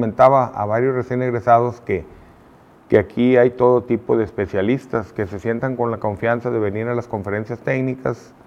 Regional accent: Poza Rica, Veracruz, Mexico; also born or lived in Puebla; now in Monterrey, Mexico; Fíjate que yo terminé la prepa de 3 años, soy de Poza Rica, Veracruz, y me fui a Puebla 1.5 años, casi 2. De ahí decidí venirme a Monterrey

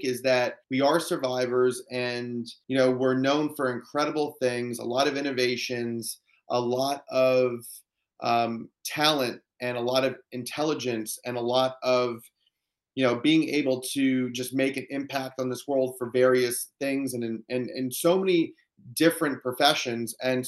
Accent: United States; born there; I mean, we're American citizens, we were born here.

